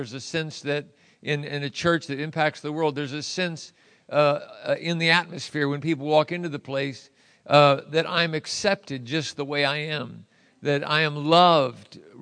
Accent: St. Louis, Missouri, United States; I was raised in St. Louis, Missouri.

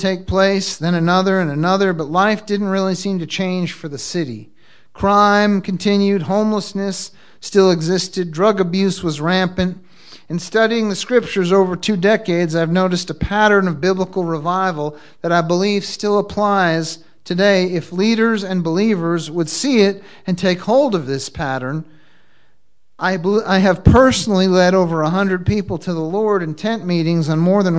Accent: the North, United States; moved away as an adult; now in South, United States; so when I moved to the South, 20 years ago, I discovered something new to me. It's called church revival. I come from the North, so they don't have church revivals in the North, okay?

